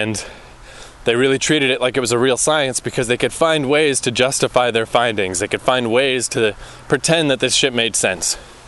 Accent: Fredericton, New Brunswick, Canada; moved away; And I guess that was one of the problems in my hometown, was I just thought if I waited long enough, things will happen somehow, magically. And that's not how life works. You gotta go get what you want. But I heard of … just before I left Fredericton.

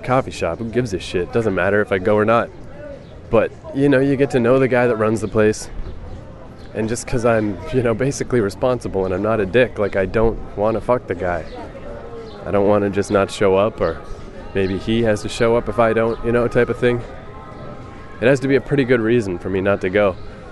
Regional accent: New York, United States; I am from New York.

